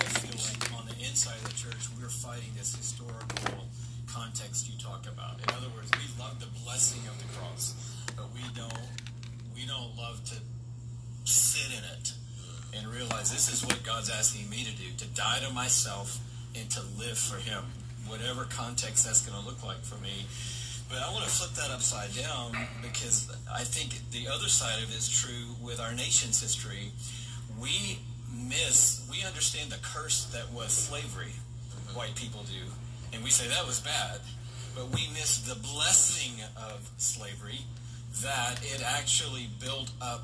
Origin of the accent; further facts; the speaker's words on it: Atlanta, Georgia, United States; born there; when I was born, the day I was born on Boulevard at Georgia Baptist Hospital in 1958, black people did not have equal rights in this city.